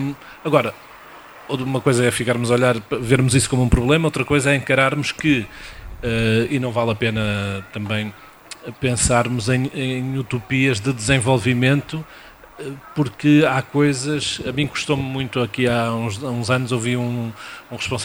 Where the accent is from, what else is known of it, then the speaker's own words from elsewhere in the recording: Viana do Castelo, Portugal; Nós somos vianenses, vamos com o carro para todo lado.